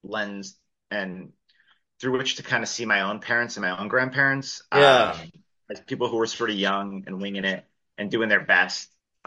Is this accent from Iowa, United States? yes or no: no; Long Island, New York, United States; also born or lived in Queens; I was raised in Long Island, and then moved back to Queens, and was in Queens for about 16 years.